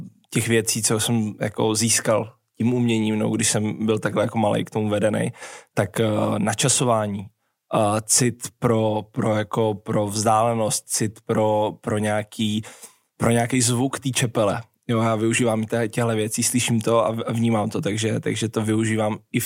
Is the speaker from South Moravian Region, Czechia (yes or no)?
yes; Brno, South Moravian Region, Czechia; já jsem z Brna a tam ta agrese jako velmi silná vůči ostatním týmům